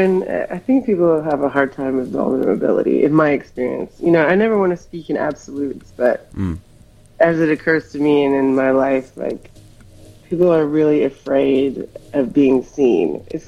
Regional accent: Hawaii, United States; I love living on the South Coast. I'm from Hawaii, so I grew up in the Pacific. I grew up in the ocean.

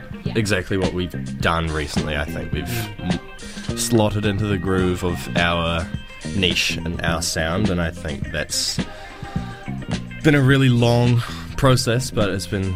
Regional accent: Dunedin, Otago, New Zealand; we grew up in Dunedin, we're surrounded by the most pristine nature that you could possibly see

